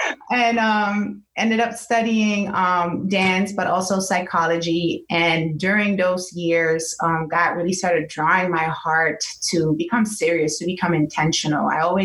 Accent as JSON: {"language": "English", "town": "Amsterdam", "region": "North Holland", "country": "Netherlands", "tie": "born or raised there", "moved": "as an adult", "lives_now": "United States", "said": "I was born and raised in Amsterdam, first generation from parents from Suriname."}